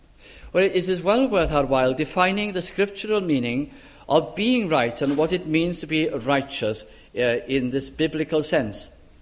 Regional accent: Caernarfon, Wales, United Kingdom; And I was given one of my hometown in Carnarvon

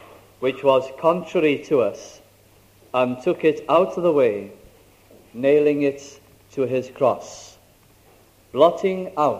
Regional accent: Caernarfon, Wales, United Kingdom; I was up in Bangor in North Wales, and I thought since I was so near to Carnarvon, my hometown, where I was born, I thought I'd like to go there.

